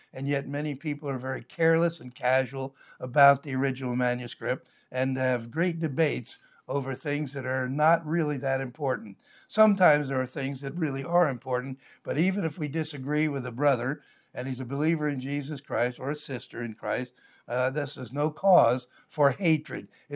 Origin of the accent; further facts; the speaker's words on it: Pennsylvania, United States; Philadelphia, which, of course, is a city back in my home state of Pennsylvania.